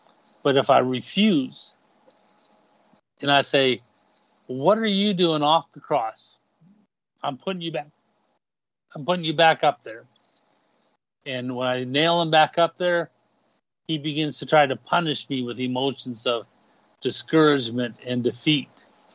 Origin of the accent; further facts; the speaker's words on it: United States; now in Canada; I'm American. I have a right. I'm a Canadian now.